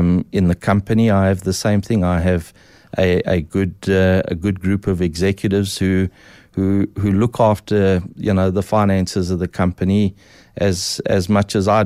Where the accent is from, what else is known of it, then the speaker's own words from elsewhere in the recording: Hillbrow, Gauteng, South Africa; I grew up until about 4 or 5 years old in Hillbrow, so that puts it a bit in.